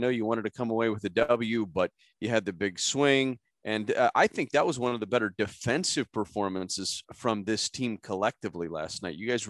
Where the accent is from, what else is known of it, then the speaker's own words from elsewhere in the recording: Omaha, Nebraska, United States; I grew up just outside of Omaha, so going to Rosenblatt and now TD Ameritrade Park was like, that was a big thing for me growing up.